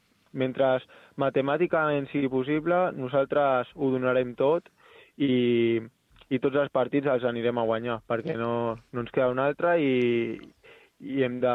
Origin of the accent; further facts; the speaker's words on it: El Prat de Llobregat, Catalonia, Spain; que és l'equip del meu poble, que, al Prat, estava al Prat